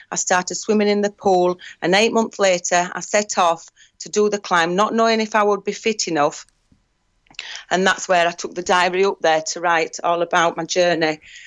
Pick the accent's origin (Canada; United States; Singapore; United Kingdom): United Kingdom; Denby Dale, Yorkshire and the Humber; I grew up in Denbighdale, so Barnsley and Huddersfield, they're the surrounding towns where I live.